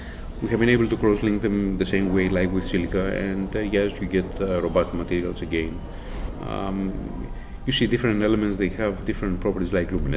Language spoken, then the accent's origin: English; Greece; English is a second language; moved away as an adult; also born or lived in Athens; now in United States; Originally from Greece. Been on this side of the pond for 28 years, but you never get rid of the accent.